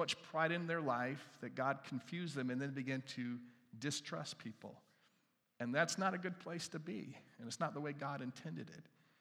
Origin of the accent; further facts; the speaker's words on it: United States; This is not comfortable for me because I'm an American, right? And Americans, we don't sit close to people unless we know them.